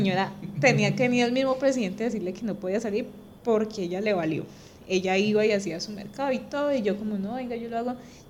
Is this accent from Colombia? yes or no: yes; Colombia; y así como todo colombiano, como todo el mundo en esa época